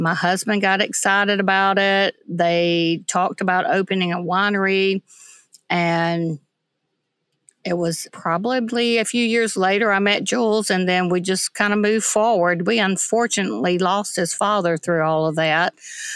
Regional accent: Alabama, United States; Well, I was born and raised in North Alabama. I grew up surrounded by pastures.

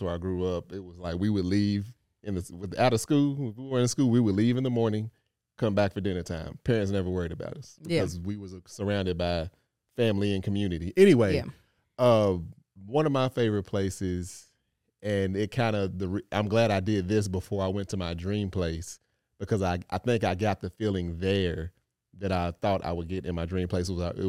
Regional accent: Kentucky, United States; Because, again, I'm from Kentucky. A majority of Kentucky is like, ugh, no.

